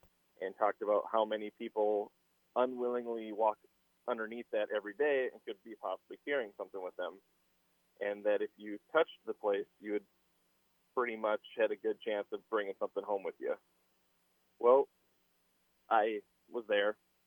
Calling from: Minnesota, United States; Currently in Minnesota, but I live in Wisconsin.

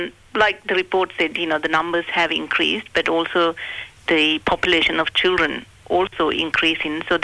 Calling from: Canberra, Australian Capital Territory, Australia; Canberra.

